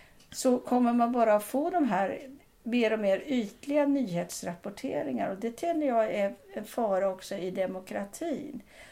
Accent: Tyresö, Stockholm County, Sweden; Jag växte upp här i Tyresö då på 50-talet och framöver då.

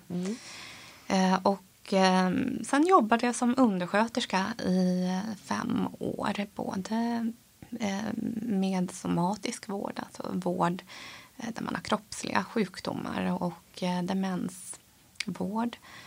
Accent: Örebro, Örebro County, Sweden; born there; jag är ju född i Örebro. Man har en kinesisk bakgrund från början. Min mamma växte upp i Vietnam och min pappa i Malaysia. Men de träffades i Sverige.

